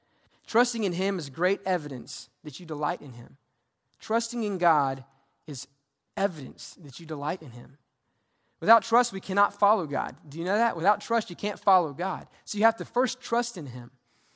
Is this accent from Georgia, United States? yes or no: yes; Georgia, United States; fried okra, sweet tea, I'm from Georgia, and peach cobbler.